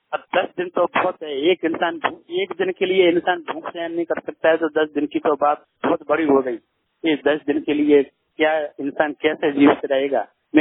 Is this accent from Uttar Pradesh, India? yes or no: yes; Uttar Pradesh, India; now in Ahmedabad, India; मैं जिला झांसी तीर्थ का रहने वाला हूँ। अहमदाबाद में सिलाई का काम करता हूँ।